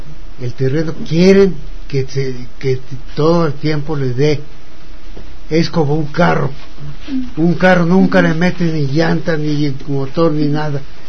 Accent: Zacatlán, Puebla, Mexico; Soy de Zacatlán, Puebla.

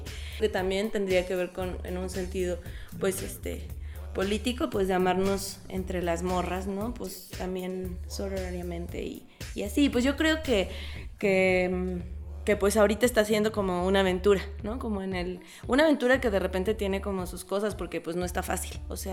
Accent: San Luis Potosí, Mexico; Soy bisexual y soy de San Luis Potosí.

